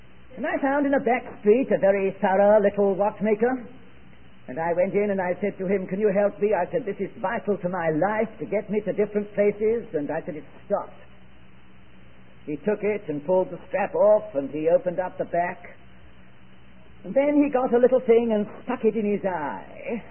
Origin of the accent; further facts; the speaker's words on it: England, United Kingdom; born there; also born or lived in South America / West Indies; I was born in England, even though I've lived in South America and the West Indies for so long.